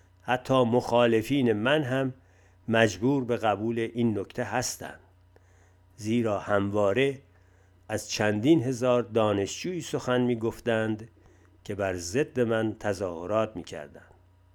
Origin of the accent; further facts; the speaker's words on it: Iran; هدف من ترقی هرچه بیشتر ایران بود و می‌خواستم آنچه از نظر سیاسی، اجتماعی و اقتصادی میسر است برای وطنم فراهم شود